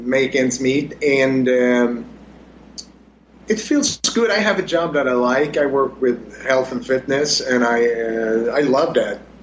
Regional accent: Sweden; English is a second language; I'm from Sweden, so.

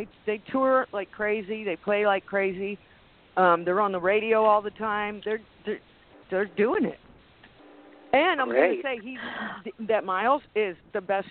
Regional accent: California, United States; Hello, I'm from Hot as Balls, California.

